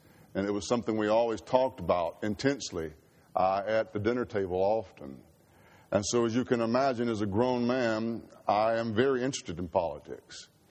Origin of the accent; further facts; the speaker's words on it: Mississippi, United States; One, I'm from Mississippi. Two, I'm an Ole Miss fan.